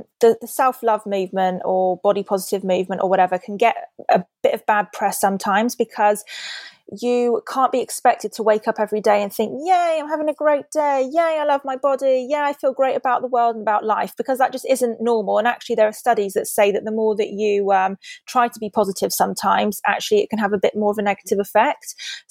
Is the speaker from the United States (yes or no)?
no; United Kingdom; I think as British people, we're very conscious about the way that we're perceived.